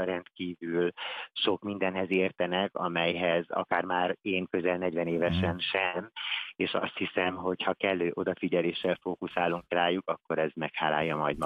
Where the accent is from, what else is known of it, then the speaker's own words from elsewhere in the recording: Pilisszentkereszt, Pest, Hungary; Én Piriszentkeresztről származom, azért is forgatom most itt Dobogókőn.